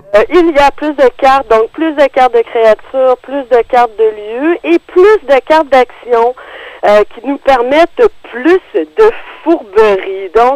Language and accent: French; United States; French is a second language; je leur dis, ah, ne vous en faites pas, je suis américaine.